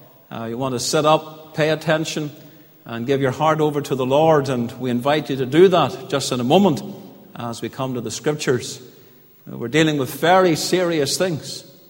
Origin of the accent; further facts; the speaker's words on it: Portadown, Northern Ireland, United Kingdom; when I was a teenager growing up in Portadown